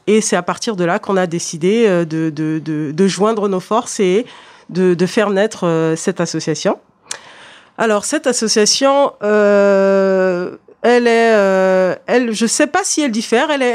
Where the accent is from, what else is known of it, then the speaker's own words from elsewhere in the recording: France; moi, je suis née ici, justement, en France, et moi, j'ai plutôt grandi loin de ma culture, finalement, loin d'une partie de moi-même, parce que étant née en France, étant scolarisée en France